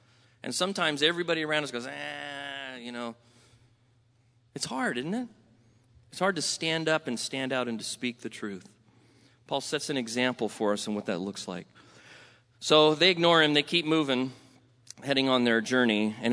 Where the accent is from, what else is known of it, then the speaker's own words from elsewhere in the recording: California, United States; now in Sacramento, United States; I grew up first part in Southern California.